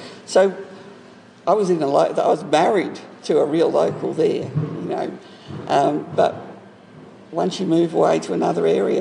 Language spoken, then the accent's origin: English; St Kilda, Victoria, Australia; born or raised there